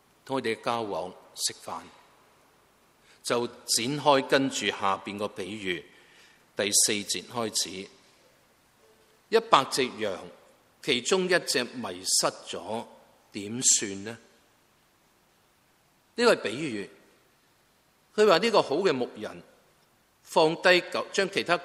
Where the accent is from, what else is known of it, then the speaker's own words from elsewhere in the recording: Guangdong, China; 有时我们广东人发酵啊